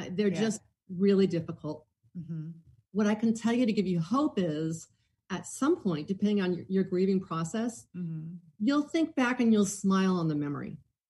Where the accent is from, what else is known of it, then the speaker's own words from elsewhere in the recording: La Cañada, California, United States; I grew up in La Cañada, but my dad was a carpet salesman. We were the very middle class.